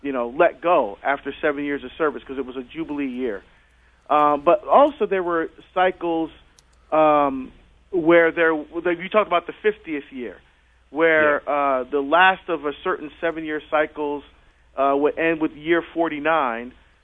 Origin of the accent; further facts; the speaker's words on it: Hillside, New Jersey, United States; No, I'm from Hillside, man, but Bloomfield's not too far.